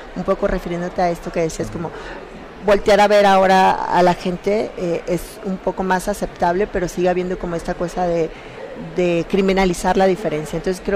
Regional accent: Mazatlán, Sinaloa, Mexico; Es una novela autobiográfica sobre mi infancia y adolescencia trans en Sinaloa, en Mazatlán, donde nací.

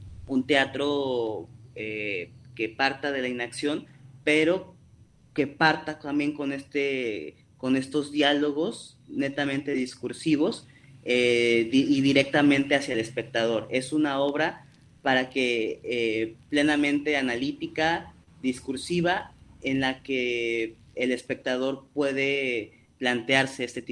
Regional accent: Xalapa, Veracruz, Mexico; Yo soy de Xalapa, Veracruz.

